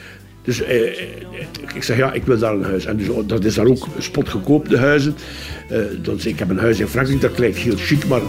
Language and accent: Dutch; Adinkerke, West Flanders, Belgium; born there; Ik ben dus geboren in Adinkerke. Had ik dus eigenlijk 1 kilometer meer naar het zuiden geboren geweest, was ik Fransman geweest.